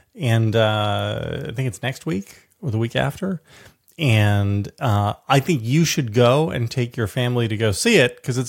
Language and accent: English; New York City, New York, United States; In my hometown, sure, New York City